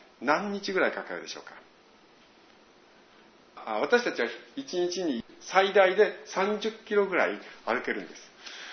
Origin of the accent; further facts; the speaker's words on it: Tohoku, Japan; 私は東北で育ったので東北弁得意なんですけど、個人的には東北弁は好きじゃなかったんです。